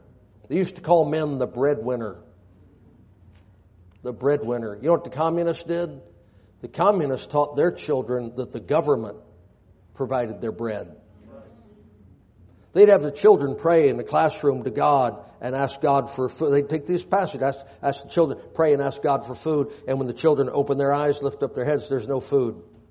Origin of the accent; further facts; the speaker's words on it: United States; born there; I know I was born in America. I know I had good parents.